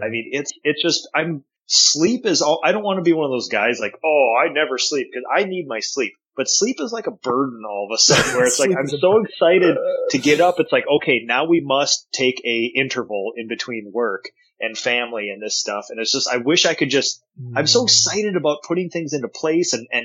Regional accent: North Korea; because I grew up in North Korea

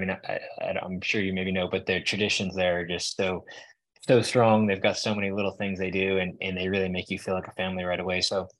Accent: Florida, United States; Yeah, well, growing up in Florida, I've always been a massive Gators fan, University of Florida, which means I can't stand Florida State naturally.

